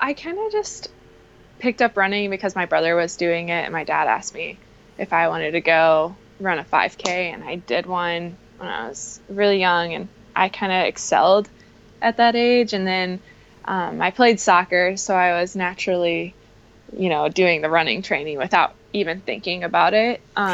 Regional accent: Normal, Illinois, United States; born there; I was born in Normal, Illinois.

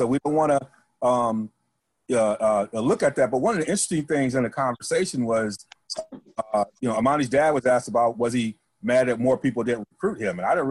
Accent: Michigan, United States; I'm from Michigan, and I know so many of that area has changed so much since I played my high school sports in that area.

